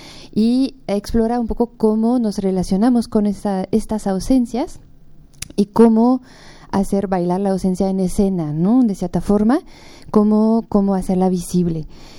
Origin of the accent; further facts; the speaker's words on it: France; now in Mexico; Yo soy de Francia, tengo 12 años viviendo en México, pero como nací en Francia